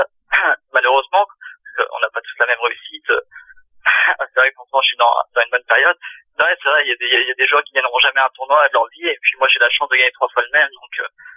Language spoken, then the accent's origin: French; Rennes, Brittany, France; vu que moi je suis de province, je suis de Rennes, donc ça c'est pas du tout la même mentalité.